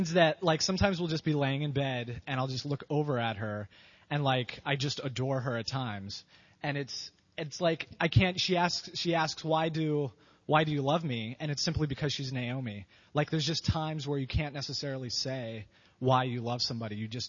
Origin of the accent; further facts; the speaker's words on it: Lebanon, Pennsylvania, United States; So I grew up in Lebanon. I went to Northern Lebanon High School.